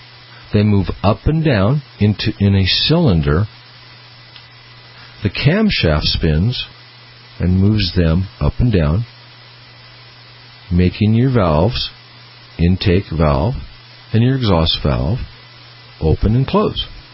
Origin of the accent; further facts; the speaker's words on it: Peoria, Illinois, United States; born there; Where I was born in Peoria, Illinois, is number 44.